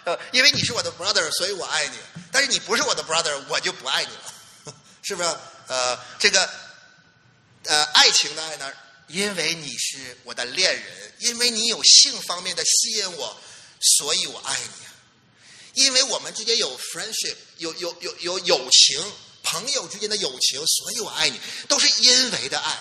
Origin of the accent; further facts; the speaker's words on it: Northeast China, China; 我们东北人就我很稀罕你啊，